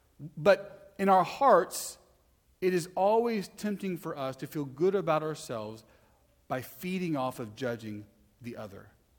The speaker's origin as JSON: {"language": "English", "region": "Texas", "country": "United States", "said": "I think I'm a Texan and I'm not a New Yorker."}